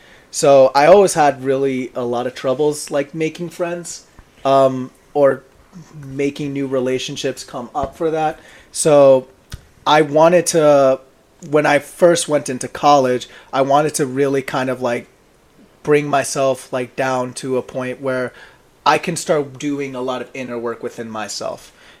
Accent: Forest Hills, New York, United States; now in Feasterville, United States; I'm 20 years old. I'm originally from Forest Hills, Queens. Now I live right over here around Feasterville, Pennsylvania.

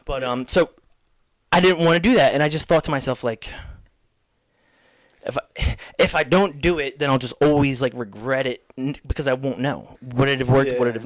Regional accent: Levittown, Pennsylvania, United States; also born or lived in Philadelphia; I'm from the trailer parks. Like, I was born in Philadelphia, grew up in Levittown area.

